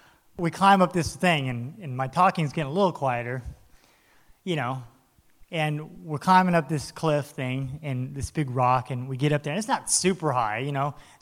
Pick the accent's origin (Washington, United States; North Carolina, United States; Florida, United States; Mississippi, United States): Florida, United States; I'm from South Florida. I like to jump from really high places, you know.